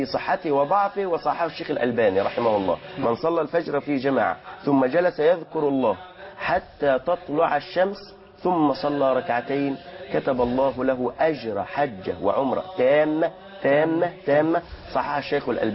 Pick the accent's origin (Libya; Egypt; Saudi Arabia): Egypt